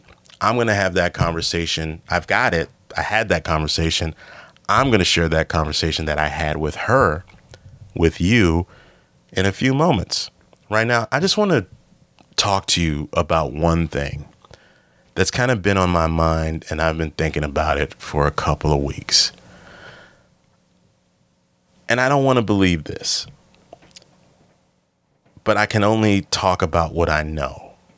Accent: Maryland, United States; I'm a suburban kid. I'm a kid from Southern Maryland. I'm a kid from PG County, from suburban Maryland.

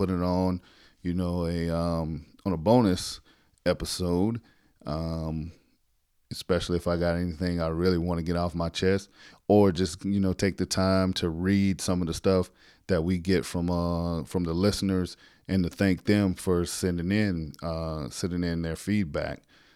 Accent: South Carolina, United States; I already interviewed another fella, Lafayette, from my home state of South Carolina.

